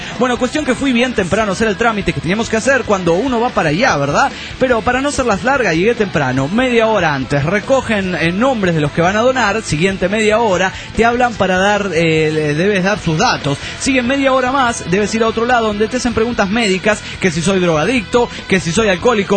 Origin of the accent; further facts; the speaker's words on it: Nezahualcóyotl, State of Mexico, Mexico; Les comento que yo de chico viví en Netzahualcóatl